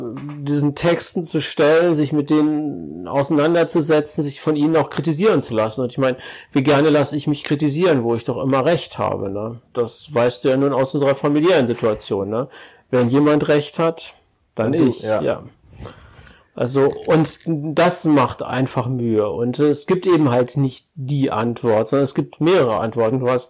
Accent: Ennepetal, North Rhine-Westphalia, Germany; ich komme aus Oberbauer, auch hochurban, Ennepetal. Also es Ruhrgebiet sind ja Dörfer, die zusammengewachsen sind.

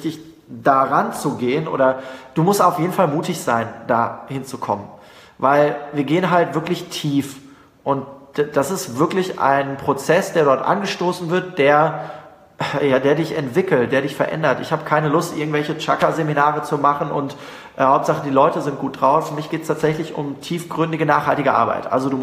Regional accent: Hanover, Lower Saxony, Germany; Ich komme aus Hannover und wäre mit Nah- und Fernverkehr unterwegs.

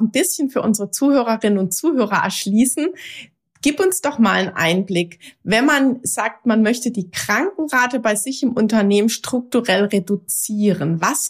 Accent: Baden-Württemberg, Germany; Wir sind ja in Nachbarorten aufgewachsen, waren im gleichen Tennisclub, also hier in der Nähe von Freiburg.

